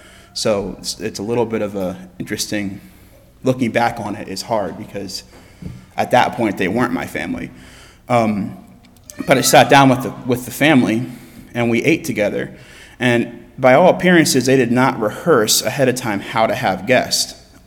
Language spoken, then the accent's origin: English; York, Pennsylvania, United States; But that's my hometown, my home city. I grew up there. I met the Mennonites there.